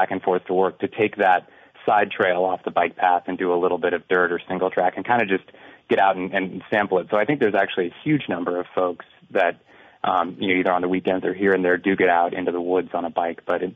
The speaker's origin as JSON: {"language": "English", "region": "Washington", "country": "United States", "said": "So I've only been in Vermont. I came from Washington State"}